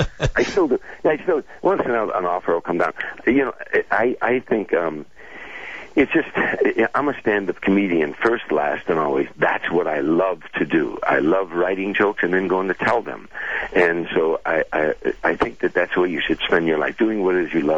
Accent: Midwest, United States; Maybe because we're both from the Midwest, I don't know.

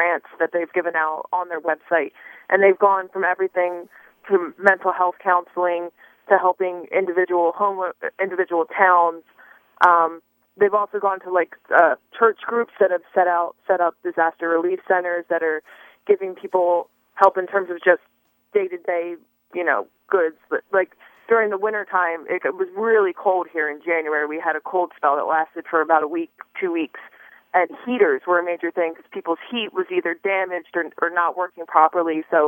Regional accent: New Jersey, United States; But I grew up in Cape May County, and my whole family kind of, you know, I was a shore kid.

